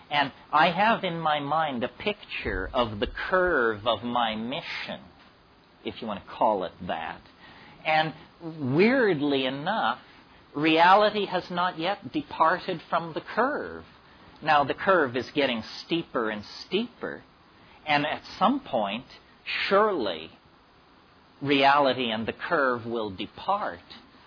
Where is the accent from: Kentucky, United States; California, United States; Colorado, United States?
California, United States; Berkeley; Like I grew up in Berkeley in the 1960s. You know, I was in Berkeley from 65 to 70, the golden age.